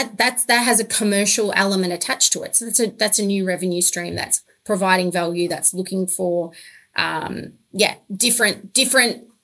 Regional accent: Australia; I'm Australian

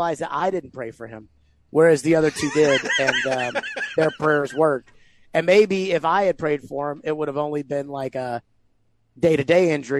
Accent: Tennessee, United States; we're all looking at each other like, ma'am, we're from Tennessee.

